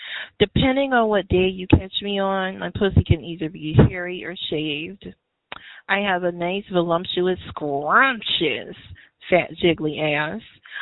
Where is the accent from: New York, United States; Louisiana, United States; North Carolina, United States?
North Carolina, United States; Raleigh; I'm from Raleigh, North Carolina, but I reside in Ohio.